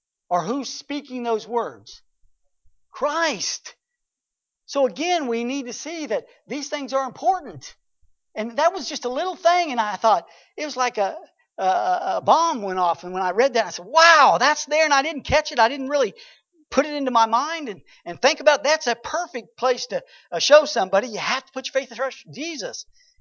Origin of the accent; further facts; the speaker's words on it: Texas, United States; because I liked Texas when I was there growing up, and so I told him I was from Texas